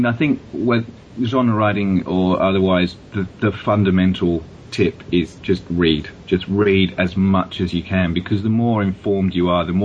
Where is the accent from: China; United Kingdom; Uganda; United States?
United Kingdom; England; I grew up in England, which is a fundamentally Judeo-Christian society.